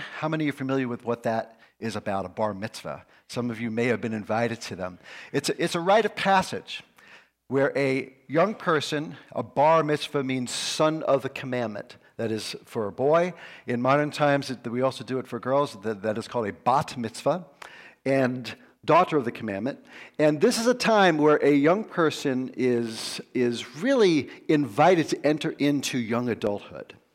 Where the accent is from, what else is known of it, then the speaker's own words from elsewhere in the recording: New York, United States; I grew up in New York, as I said. I grew up going to synagogue, and not every week, but you know, enough that it was a part of my ethnicity and my religious background.